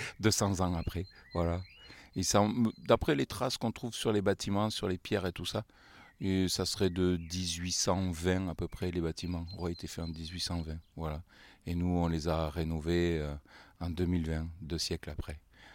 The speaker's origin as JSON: {"language": "French", "region": "Pyrenees", "country": "France", "tie": "born or raised there", "said": "moi je suis né dans les Pyrénées de fait et j'ai grandi voilà, dans cette ambiance de la ferme, les animaux"}